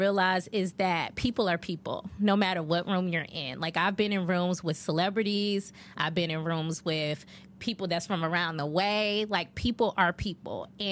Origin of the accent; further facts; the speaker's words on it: Virginia, United States; First of all, I grew up in Virginia.